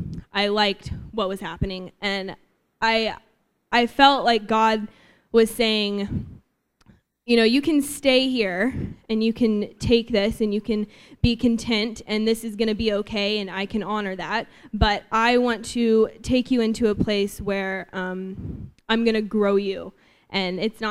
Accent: Nashville, Tennessee, United States; now in Hazlet, United States; So I'm from Nashville, Tennessee, and I was living with my family, and I was working at a bakery.

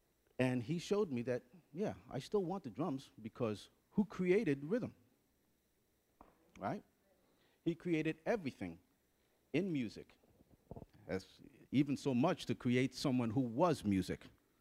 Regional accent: Bronx, New York, United States; To give you a little background about me, I'm originally from the Bronx.

